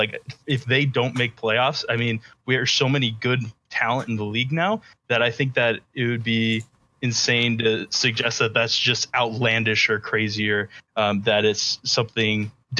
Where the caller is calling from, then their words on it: Spring Arbor, Michigan, United States; I'm calling from Spring Arbor, Michigan.